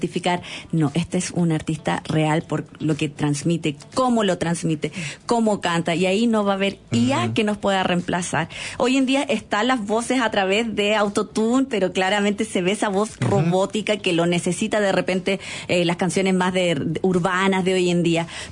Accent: Chile; Yo vengo del desierto de Atacama y de ahí están todas nuestras mujeres ahí con esos mensajes importantes, conectando con la inmensidad del desierto.

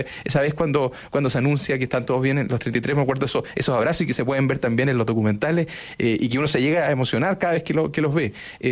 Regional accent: Concepción, Biobío, Chile; Y yo, que soy de Concepción

